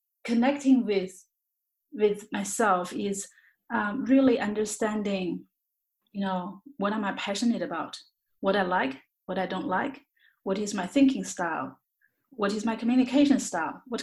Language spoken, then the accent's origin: English; China; English is a second language; moved away as an adult; now in Australia; I was born in China. I grew up there. I came to Australia when I was 26 years old in 2002.